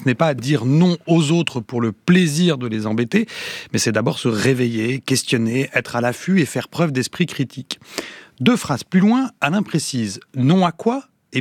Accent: France; Je suis français

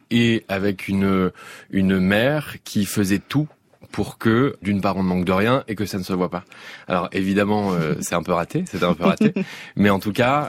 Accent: Hauts-de-France, France; accent: Nord; Je viens du Nord, moi j'en avais aussi un originalement.

